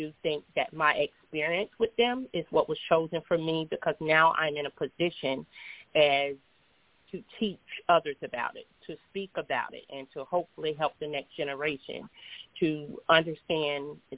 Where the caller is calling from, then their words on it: Seattle, Washington, United States; calling from the Seattle, Washington area.